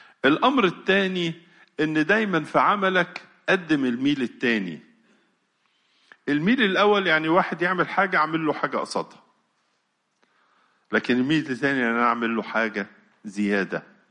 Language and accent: Arabic; Egypt; زي باب الحديد عندنا في مصر هنا وباب زويلة